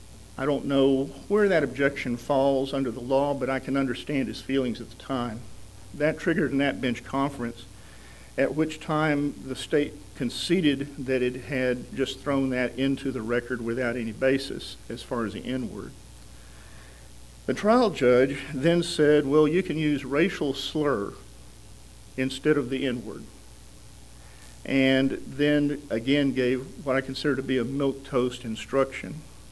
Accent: Fort Worth, Texas, United States; I'm from Fort Worth, Texas.

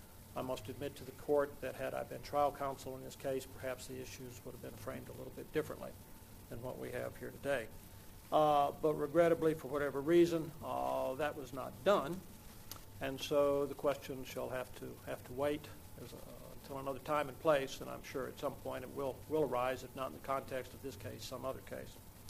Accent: Fort Worth, Texas, United States; from Fort Worth.

